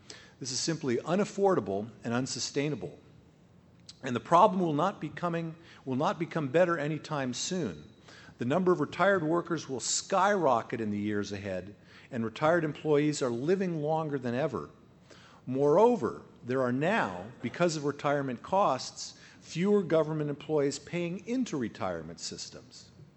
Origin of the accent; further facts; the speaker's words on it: California, United States; Since I'm from California, the initiative process is particularly congenial to me